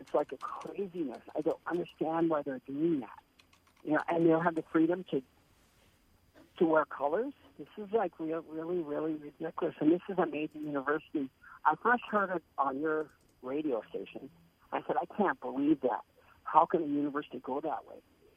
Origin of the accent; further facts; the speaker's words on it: Minnesota, United States; now in Texas, United States; You know, I'm from Minnesota and living in Texas, and I remember going to all the football games.